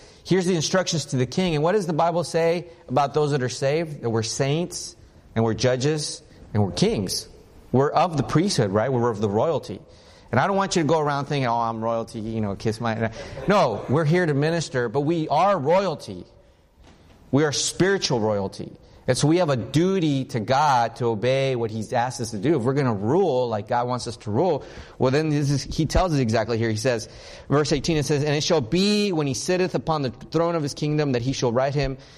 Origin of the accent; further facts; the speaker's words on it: the South, United States; By the way, Cincinnati's great, but I'm from the South. You know, I love my humidity.